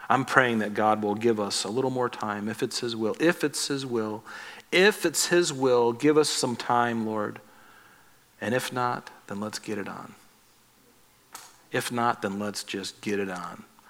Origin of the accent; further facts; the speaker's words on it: United States; because I'm an American.